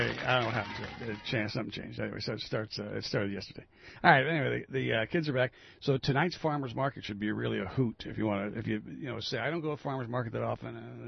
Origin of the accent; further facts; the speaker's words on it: New Jersey, United States; I grew up in Jersey, you know, I went to New York City a lot.